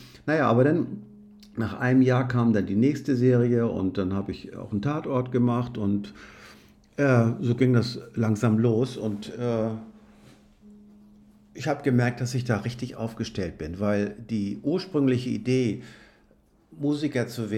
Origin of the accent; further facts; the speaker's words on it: Schleswig-Holstein, Germany; now in Hamburg, Germany; Ich komme aus der Provinz, aus Schleswig-Holstein, und bin dann nach Hamburg gezogen.